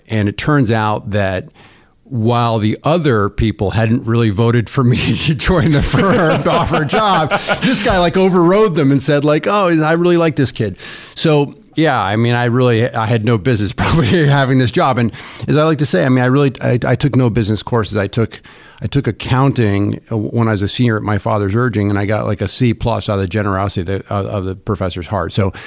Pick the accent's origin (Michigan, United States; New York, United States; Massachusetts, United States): New York, United States; Ithaca; My father was a car dealer. I grew up in Ithaca, New York, near Cornell.